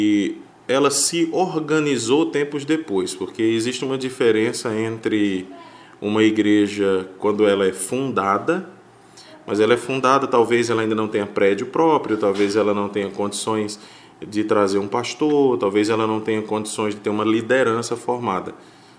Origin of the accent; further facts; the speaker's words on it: Várzea Alegre, Ceará, Brazil; mas eu sou daqui de Várzea Alegre. Eu morei minha vida inteira ali na famosa Rua dos Perus, né? Na Rua Coronel Pimpim, número 82, no centro de Várzea Alegre. Passei toda a minha infância